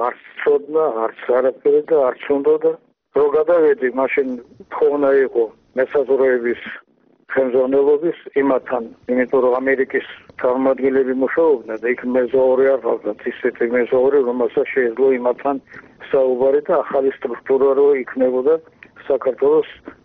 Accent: Tbilisi, Georgia; born there; მაგრამ მე ხომ თბილისში დავიბადე

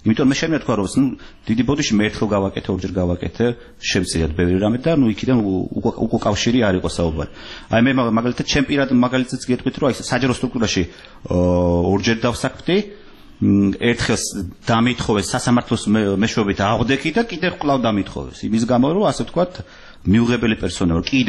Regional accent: Tbilisi, Georgia; მე კიდე დასტურებ რომ მე ვარ საქართველოს შვილი, გაზრდილი ვარ. საქართველოს თბილისის და საქართველოს ყაიდაზე

